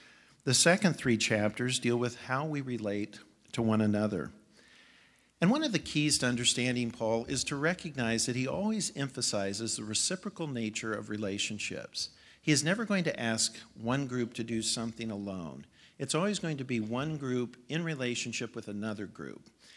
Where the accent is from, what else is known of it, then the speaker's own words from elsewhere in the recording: Eugene, Oregon, United States; When I was growing up in Eugene, Thanksgiving was just long enough to relax, but not long enough to go anywhere.